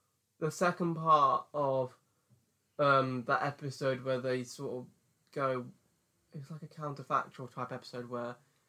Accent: United Kingdom; Maybe it's because we're British, so we can relate more to them.

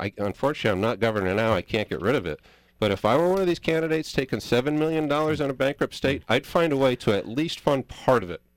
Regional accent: New Haven, Connecticut, United States; I grew up in New Haven. I threw my elbows around.

